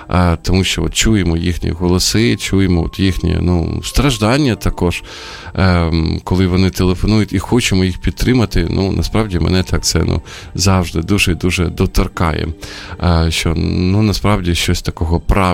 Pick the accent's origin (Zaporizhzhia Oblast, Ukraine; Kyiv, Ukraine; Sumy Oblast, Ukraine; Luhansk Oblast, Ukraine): Sumy Oblast, Ukraine; Sumy; коли буваю от в Сумах, моєму рідному місті